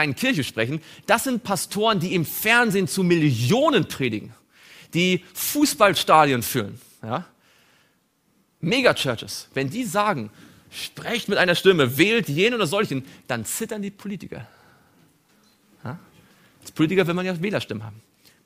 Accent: East Germany, Germany; Ich komme auch aus dem Osten.

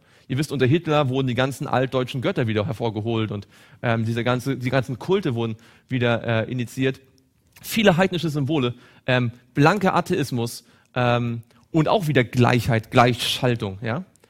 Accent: East Germany, Germany; Ich bin aus Ostdeutschland.

